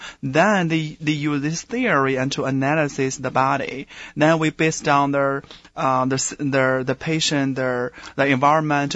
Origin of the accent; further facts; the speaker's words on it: Shanghai, China; now in United States; I come from Shanghai, China. And I was a doctor before I came to U.S.